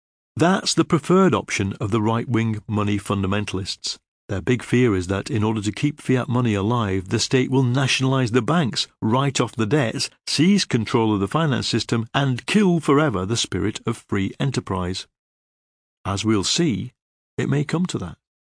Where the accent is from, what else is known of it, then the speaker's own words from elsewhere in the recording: Leigh, North West England, United Kingdom; I remember the main street of my hometown, Lee, in northwest England, in the 1970s, thronged on Saturday mornings with prosperous working-class families.